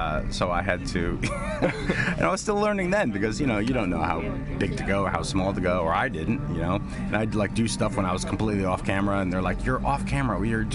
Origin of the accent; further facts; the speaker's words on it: Manhattan, New York, United States; Yeah, I'm from Manhattan, grew up there.